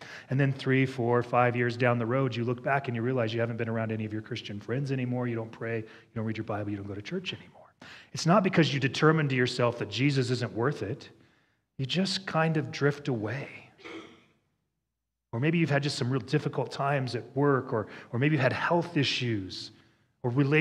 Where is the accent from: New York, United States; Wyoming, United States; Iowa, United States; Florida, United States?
Wyoming, United States; I don't trust at all because I'm from Wyoming, right?